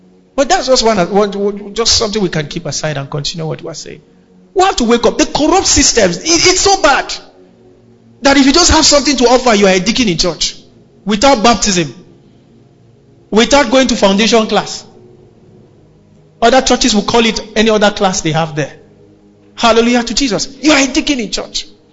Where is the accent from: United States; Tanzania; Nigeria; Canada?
Nigeria; I'm a Nigerian. We are really a strong people.